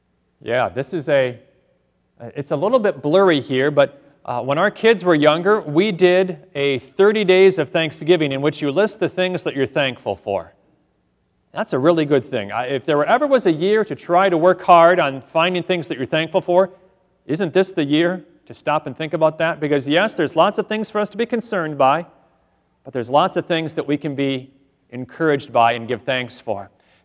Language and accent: English; Illinois, United States; also born or lived in North Dakota; even as someone who didn't grow up in North Dakota, I grew up in Illinois, you know what? It was a blessing to live in North Dakota.